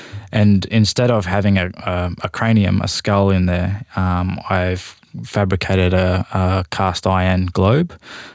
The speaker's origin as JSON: {"language": "English", "region": "Queensland", "country": "Australia", "said": "I'm from the Kamilaroi Nation in southwest Queensland."}